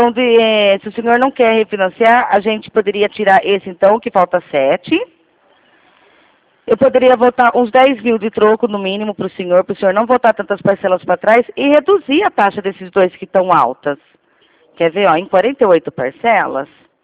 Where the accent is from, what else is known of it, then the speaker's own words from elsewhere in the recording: Rio Claro, São Paulo, Brazil; eu sou de Rio Claro